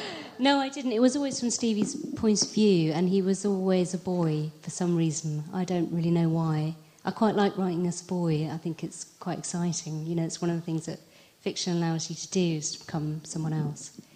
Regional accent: Abingdon, South East England, United Kingdom; No, I set it in my hometown, which is Abingdon near Oxford.

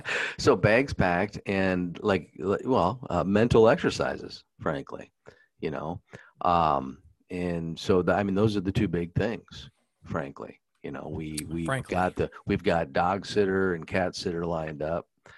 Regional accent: South Dakota, United States; Same with me growing up in South Dakota.

